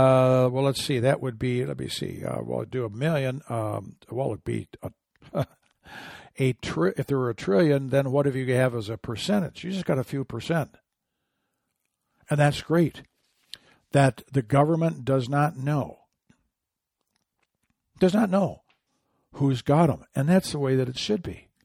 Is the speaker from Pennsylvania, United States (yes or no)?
no; Michigan, United States; increasingly so in my home state of Michigan